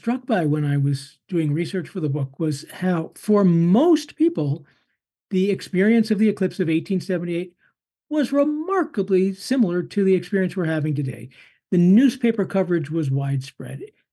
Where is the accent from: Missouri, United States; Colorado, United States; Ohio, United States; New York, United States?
Colorado, United States; there will be a total eclipse coming to my home state of Colorado in 2045, August 12th of 2045. It won't go over Boulder where I live, but it goes just south of Denver.